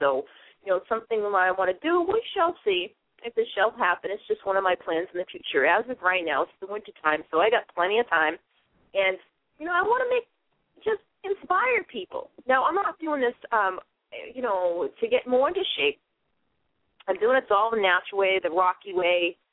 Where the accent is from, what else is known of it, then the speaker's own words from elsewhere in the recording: Boston, Massachusetts, United States; If you can't tell, I'm from Boston, even though I'm up here in Maine, and it's just a great feeling.